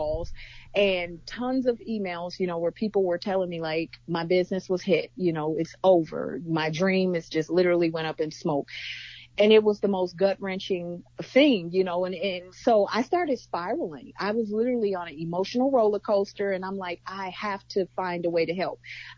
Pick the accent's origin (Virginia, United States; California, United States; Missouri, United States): Missouri, United States; Jennings; now in Ferguson, United States; So I've been here since 1998, but I'm originally from Jennings. So this was all just a familiar space for me.